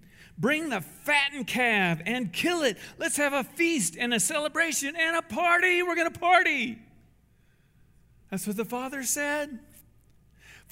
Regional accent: Iowa, United States; I'm from Iowa. I've been in lots of pig pens.

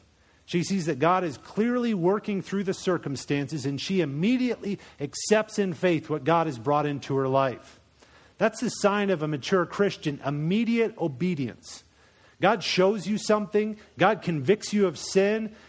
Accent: Colorado, United States; also born or lived in Iowa / Florida / Maryland / Minnesota; I was born in Iowa, like Captain Kirk. Then I lived in Florida, Maryland, Minnesota, and moved to Colorado when I was about 10.

